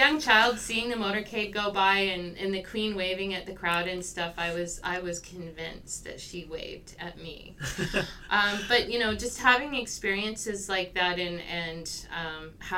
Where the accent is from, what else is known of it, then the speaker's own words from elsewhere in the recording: Edmonton, Alberta, Canada; born there; I was born in Edmonton.